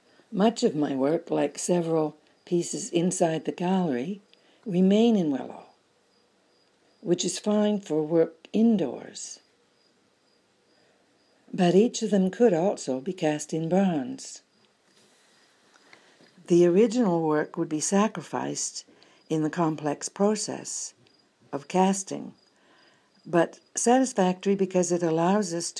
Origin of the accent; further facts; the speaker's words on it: Nova Scotia, Canada; I'm from Nova Scotia in Canada.